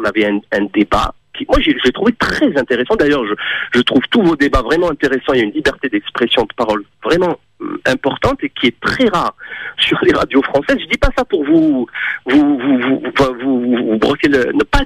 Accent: Algeria; moved away as an adult; moi l'Algérie c'est mon pays, hein. Je suis né là-bas, j'ai grandi là-bas, j'ai passé mon bac là-bas en arabe, je suis fils de Moudjahed

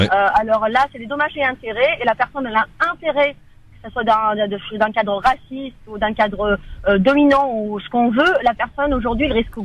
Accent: Morocco; Je suis marocaine.

